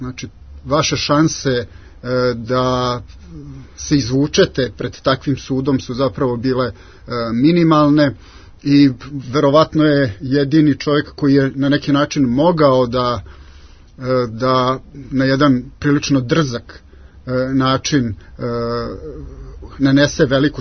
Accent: Vojvodina, Serbia; Ja sam iz Vojvodine i dosta dobro poznajem događaje 90. godina.

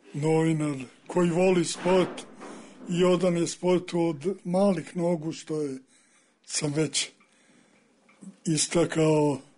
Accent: Belgrade, Serbia; Ja sam odrastao praktično na Kalemegdanu od 45. godine negde. Lunio sam Kalemegdanom i škola mi je bila 50 metara od Kalemegdana, braća Ribar.

